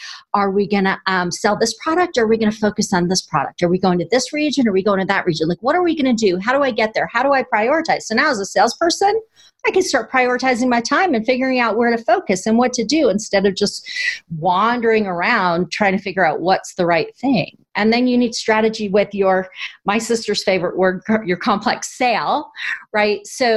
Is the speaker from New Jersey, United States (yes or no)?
yes; New Jersey, United States; now in Hawaii, United States; But I grew up in New Jersey. And so, you know, there's a certain amount of East Coast way of speaking and doing that can be a little different for the rest of us. Now that I've spent 14 years in Hawaii